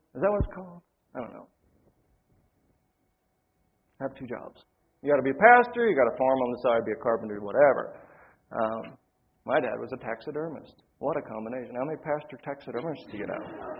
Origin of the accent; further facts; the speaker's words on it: Mountain City, Tennessee, United States; moved away; also born or lived in Lancaster, Pennsylvania; We all grew up in Tennessee. I was 6 weeks old when we moved from Lancaster, Pennsylvania, to Mountain City, Tennessee, a small rural town.